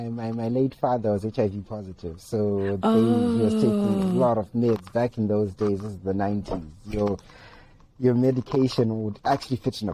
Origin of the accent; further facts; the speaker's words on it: Gweru, Midlands, Zimbabwe; because I grew up in Gweru.